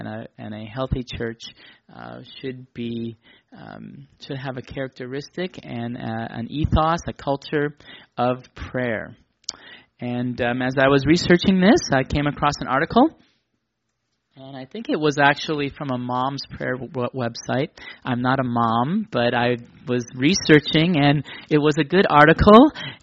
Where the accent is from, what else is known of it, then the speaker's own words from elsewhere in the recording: Milwaukee, Wisconsin, United States; I know that in the church that I was part of back in my hometown in Milwaukee, we had Wednesday prayer meeting.